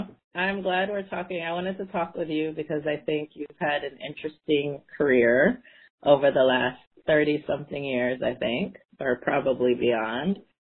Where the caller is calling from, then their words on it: Brooklyn, New York, United States; I'm calling from Brooklyn, my apartment.